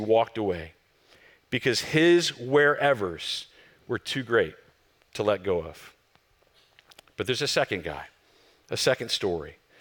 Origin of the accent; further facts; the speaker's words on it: Plano, Texas, United States; He put me in a little town 45 minutes north of where I grew up in Plano, Texas, called Sherman, close to family